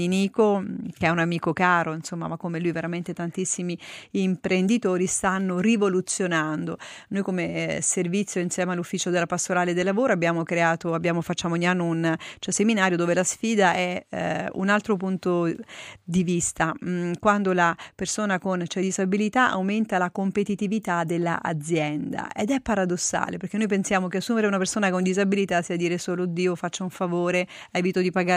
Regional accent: Abruzzo, Italy; io sono abruzzese

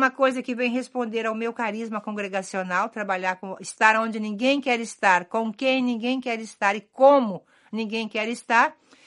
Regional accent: Espírito Santo, Brazil; also born or lived in São Paulo / Minas Gerais; No Brasil, eu comecei minha caminhada muito longe, lá no Espírito Santo, onde eu nasci. Fiz meus primeiros anos de formação lá, depois a São Paulo, no Brasil, onde era o meu noviciado.

